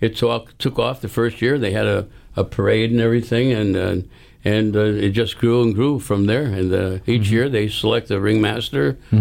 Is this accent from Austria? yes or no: no; Bridgeport, Connecticut, United States; now in Milford, United States; I grew up right in the north end at Charles Street. And I used to remember hearing the bands over at the Kennedy Stadium.